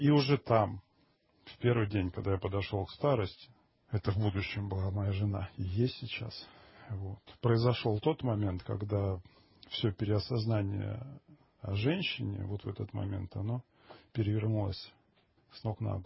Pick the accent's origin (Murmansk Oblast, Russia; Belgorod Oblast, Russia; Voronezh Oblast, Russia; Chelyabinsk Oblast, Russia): Belgorod Oblast, Russia; now in Moscow, Russia; Но потом приехал в Москву, я сам же из Белгородской области.